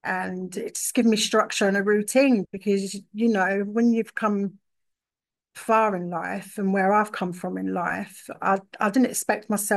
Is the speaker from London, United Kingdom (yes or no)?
yes; London, United Kingdom; We come from London.